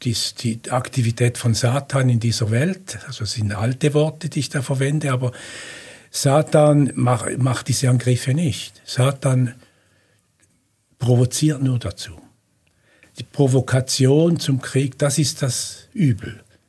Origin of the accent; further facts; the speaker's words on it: Switzerland; natürlich nicht der typische Muslim im Westen. Ich bin nicht der Immigrant. Ich bin ein Schweizer